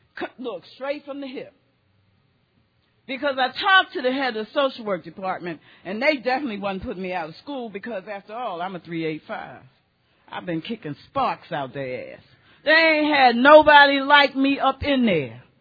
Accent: Baltimore, Maryland, United States; I'm from Baltimore, and I love seafood, and they do not have it in Kentucky.

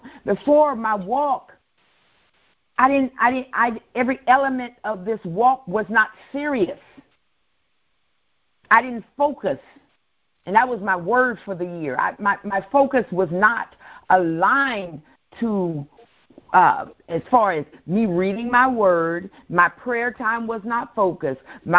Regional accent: the South, United States; And all I could think about was growing up in the South, my mom, every summer, she would allow us

